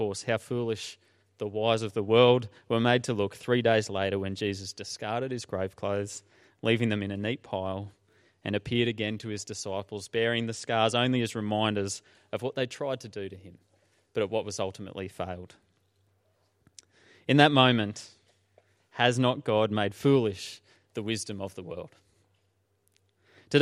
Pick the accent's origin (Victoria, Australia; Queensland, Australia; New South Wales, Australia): Queensland, Australia; Toowoomba; I played a couple of seasons of club cricket where I grew up in Toowoomba